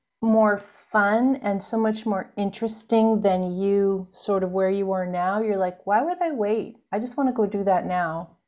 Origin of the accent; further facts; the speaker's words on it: Seattle, Washington, United States; I grew up in Seattle, so, you know, may not be exactly the same now, but it's kind of gray and it's kind of wet.